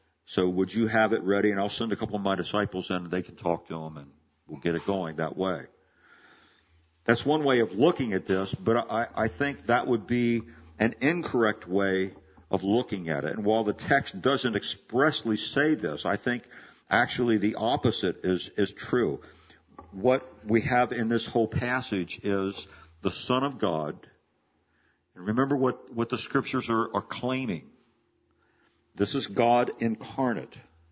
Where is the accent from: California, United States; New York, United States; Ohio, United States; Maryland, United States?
Maryland, United States; When I was growing up in Western Maryland just after the flood